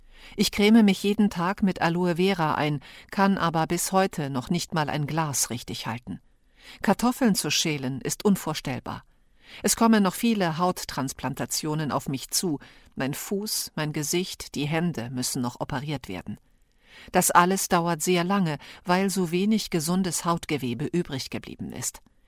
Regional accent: Hesse, Germany; also born or lived in Morocco; Ich bin 40 Jahre alt, in Marokko geboren und in einer Kleinstadt in Hessen aufgewachsen. Meine Eltern sind beide Berber aus Nador in Marokko.

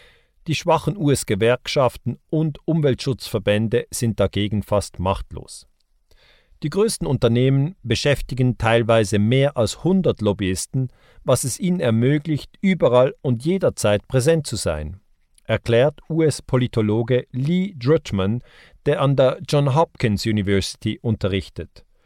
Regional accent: Switzerland; In meinem Heimatland, der Schweiz, treffen sich jedes Jahr die Superreichen aus ganz verschiedenen Ländern

